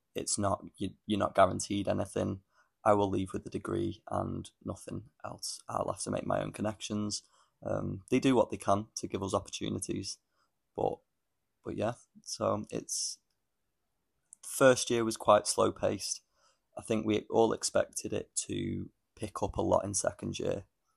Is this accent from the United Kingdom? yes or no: yes; Blackpool, North West England, United Kingdom; Yeah, I am from Blackpool, but yeah, I'm not Scouse, and I never will be.